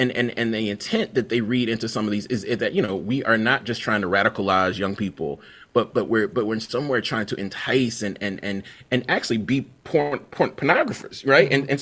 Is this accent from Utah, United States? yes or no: no; Mississippi, United States; Yeah, you know, I'm from Mississippi